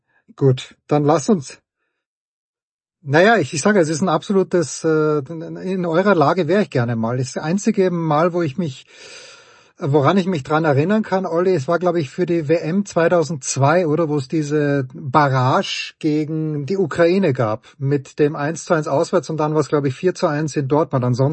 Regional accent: Austria; Das ist natürlich der deutsche Anspruch, den ich als Österreicher nicht kenne.

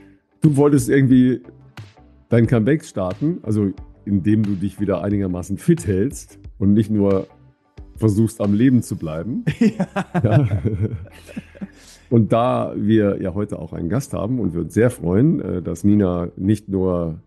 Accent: Dorsten, North Rhine-Westphalia, Germany; Ich war ja in meiner Heimat, ne, im wunderbaren Dorsten. Kennt ihr alle im nördlichen Ruhrgebiet, ne?

